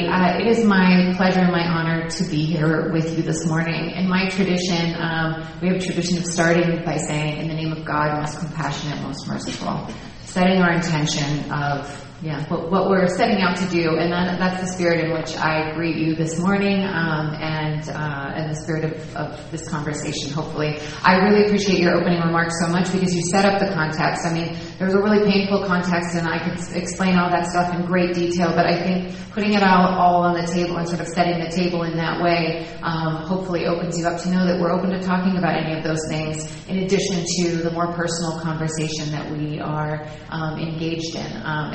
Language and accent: English; San Diego, California, United States; I grew up in San Diego, at the beach loving, swimming, my high school newspaper editor, and was also Muslim.